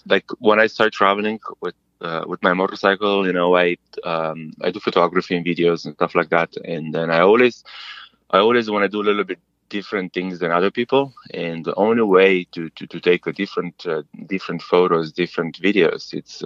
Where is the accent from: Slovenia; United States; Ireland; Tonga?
Slovenia; English is a second language; moved away as an adult; way back, on my way to South America, I stopped here in Whitehorse, and I met a Croatian guy, because I'm from Slovenia.